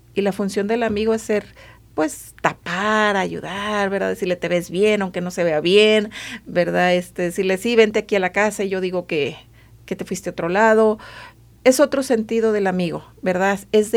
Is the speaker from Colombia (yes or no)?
no; Mexico; somos todos mexicanos